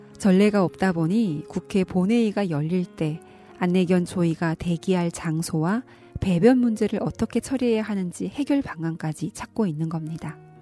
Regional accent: North Korea

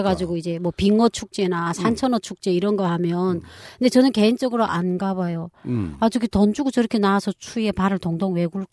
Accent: Ryanggang, North Korea; now in South Korea; 저희는 또 북한의 사투리였거든요. 양강도가.

